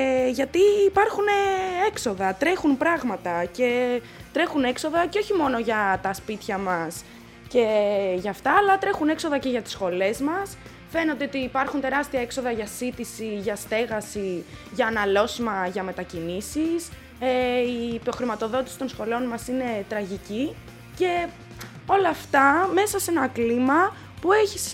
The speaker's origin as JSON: {"language": "Greek", "town": "Arta", "region": "Epirus", "country": "Greece", "said": "γιατί είμαι και εγώ από την Άρτα."}